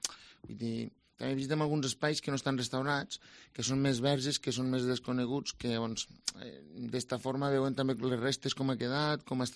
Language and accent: Catalan; La Fatarella, Catalonia, Spain; ja de molt petit, en 23 anys ja vaig muntar un taller al meu poble, perquè jo tenia clar que volia viure a la Fatarella, que no volia marxar d'allí, de la meva zona